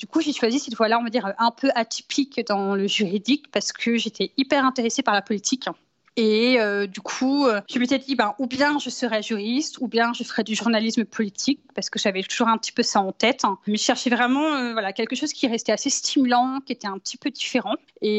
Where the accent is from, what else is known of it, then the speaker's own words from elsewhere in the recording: Brittany, France; moved away as an adult; j'ai 30 ans. Je viens de Bretagne où j'ai vécu quasiment les 20 premières années de ma vie avant d'aller sur Paris pour finir mes études de droit et commencer à travailler.